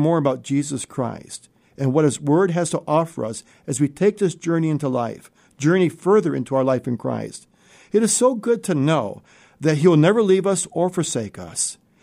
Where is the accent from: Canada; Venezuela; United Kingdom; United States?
United States; North Syracuse, New York; As a kid, I grew up in North Syracuse. We had a nice house with lots of room.